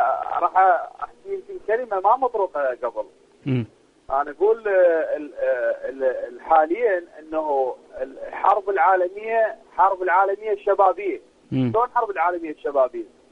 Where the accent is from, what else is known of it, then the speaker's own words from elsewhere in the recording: Iraq; أكو طبعا أكو عندنا بالعراق